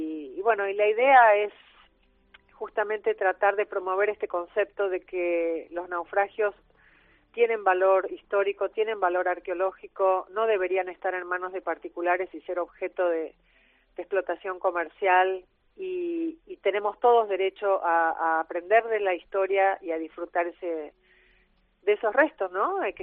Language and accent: Spanish; Argentina; yo trabajo principalmente en mi país, soy empleada del Consejo Nacional de Investigaciones Científicas y Técnicas, por lo que siempre tiene prioridad el trabajo en aguas argentinas